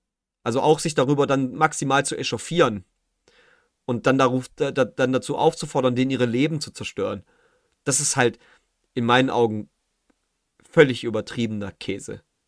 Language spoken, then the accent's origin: German; Germany; Ich bin ein richtiger Deutscher.